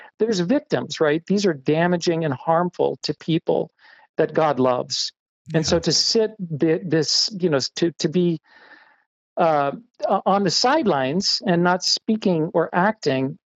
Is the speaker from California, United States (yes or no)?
no; Oregon, United States; also born or lived in Arizona; I'm new back to the state myself after having lived for 30 years in Arizona. I was born and raised in Oregon